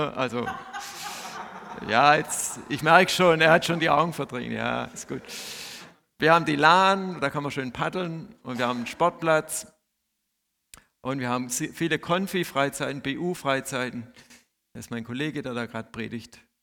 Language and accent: German; Wüstenrot, Baden-Württemberg, Germany; Und ich komme aus Wüstenrot.